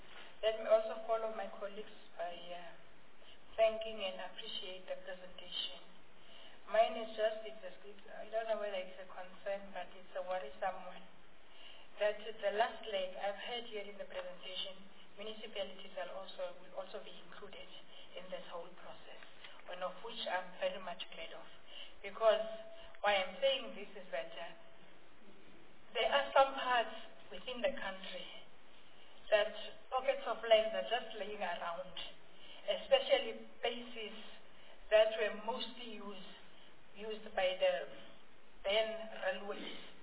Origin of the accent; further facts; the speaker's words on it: Upington, Northern Cape, South Africa; I'm talking from experience because I am from Upington.